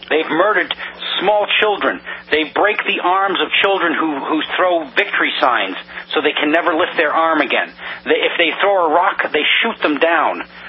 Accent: United States; growing up in America, I saw this terrible nation's history being played out on lies about history, played out on my television every night.

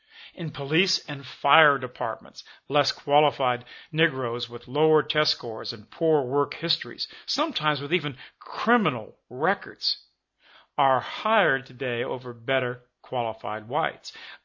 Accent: Louisiana, United States; a case brought and fought in my home state of Louisiana

